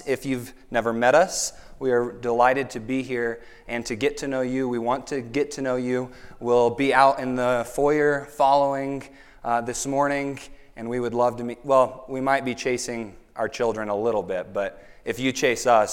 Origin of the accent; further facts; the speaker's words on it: Nephi, Utah, United States; I grew up in Nephi. That was home for me. The Lord moved my parents there to be assistants to the pastor who planted the church in Nephi